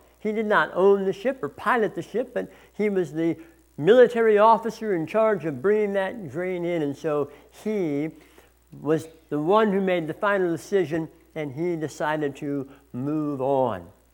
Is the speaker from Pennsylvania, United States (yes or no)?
no; San Diego, California, United States; I think back to my years growing up in San Diego